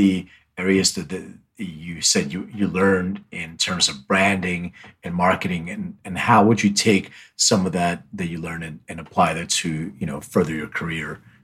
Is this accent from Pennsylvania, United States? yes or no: yes; Philadelphia, Pennsylvania, United States; now in Los Angeles, United States; I'm originally from Philly. I live in LA, but I'm all like Philly sports.